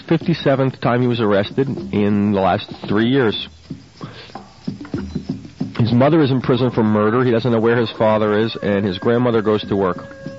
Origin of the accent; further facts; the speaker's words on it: Fort Lauderdale, Florida, United States; This is a good one from my hometown here. It's actually two stories about the little kid. Fort Lauderdale, Florida